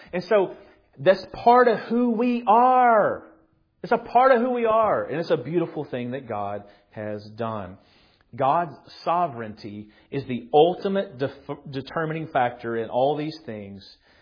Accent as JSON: {"language": "English", "region": "Tennessee", "country": "United States", "said": "So when they're from the South, I'm from the South here in Tennessee."}